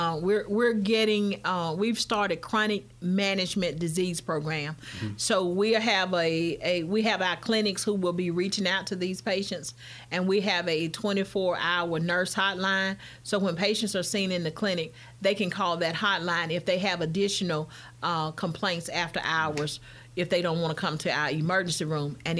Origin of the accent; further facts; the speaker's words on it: Morgan City, Mississippi, United States; I'm from Morgan City